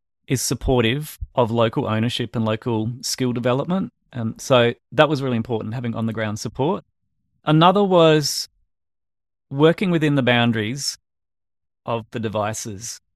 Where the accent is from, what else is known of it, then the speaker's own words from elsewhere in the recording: Australia; And I'm speaking as an Australian person supporting a project in Kenya.